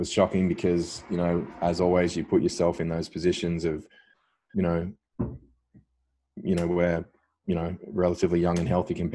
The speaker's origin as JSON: {"language": "English", "town": "Cherrybrook", "region": "New South Wales", "country": "Australia", "tie": "born or raised there", "said": "it's actually where I grew up and lived in Cherrybrook."}